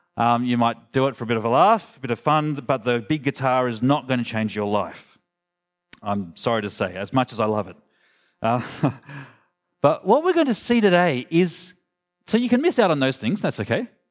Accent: Tamworth, New South Wales, Australia; I grew up in Tamworth.

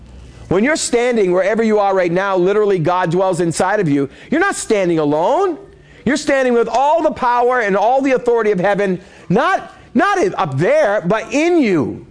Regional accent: Phillipston, Massachusetts, United States; my hometown, when we grew up, in Phillipston, Massachusetts, had no cable.

